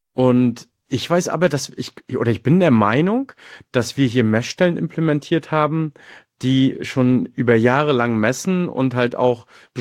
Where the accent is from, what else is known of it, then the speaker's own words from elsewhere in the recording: Mecklenburg-Vorpommern, Germany; ich komme ja aus MV und lebe hier auch